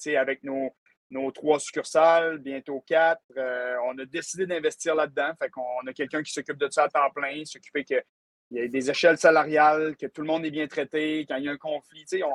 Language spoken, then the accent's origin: French; Quebec, Canada; On vient du Lac-Saint-Jean. C'est dans nos gènes, je pense, d'être accueillants